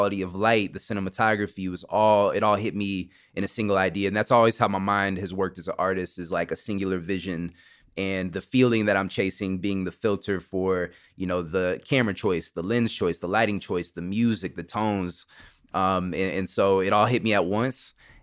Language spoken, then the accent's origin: English; Kansas City, Missouri, United States; And I was driving down 71 Highway in my hometown of Kansas City